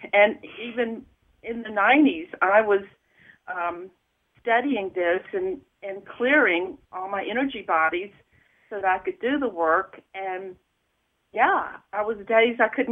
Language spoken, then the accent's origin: English; Atlanta, Georgia, United States; now in Santa Fe, United States; I'm from Atlanta, Georgia, you know